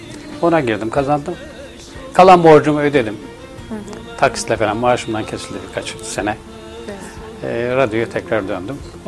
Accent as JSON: {"language": "Turkish", "region": "Ankara", "country": "Turkey", "tie": "born there", "said": "Ankara doğumluyum."}